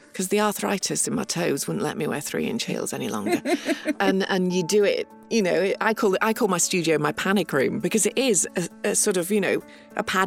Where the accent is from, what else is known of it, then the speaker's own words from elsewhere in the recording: North West England, United Kingdom; accent: Lancashire; When I grew up in the Northwest and I had a Lancashire accent, which probably comes out a little bit now when I'm relaxed and chatting, and certainly comes out when I've had a glass of wine.